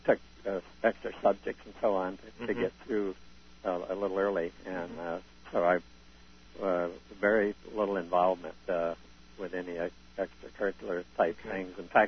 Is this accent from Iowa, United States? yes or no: no; Muskegon, Michigan, United States; I was born in Muskegon, Michigan.